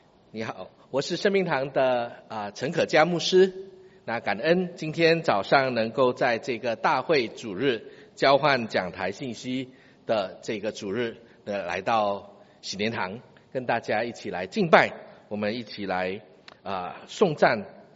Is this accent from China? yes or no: no; Singapore; 我在新加坡长大我在这个读初级学院的时候是一个理工的班